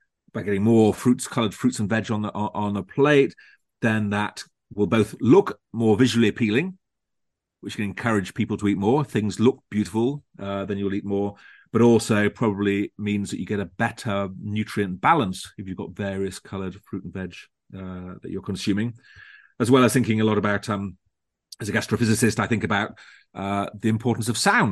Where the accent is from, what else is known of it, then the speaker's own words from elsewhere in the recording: Leeds, Yorkshire and the Humber, United Kingdom; It's just a shame that, I'm from Leeds, so I'm not far from the rhubarb triangle. Maybe it's my regional route speaking